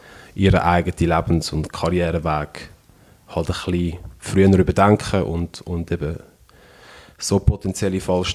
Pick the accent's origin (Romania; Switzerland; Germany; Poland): Switzerland; ich bin in der Schweiz aufgewachsen